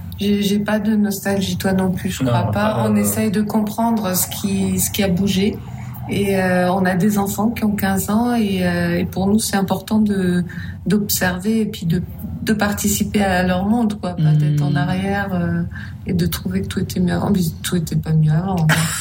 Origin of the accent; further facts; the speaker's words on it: France; Alors que chez nous, en France, peut-être autant au Danemark, on a cette impression d'enfance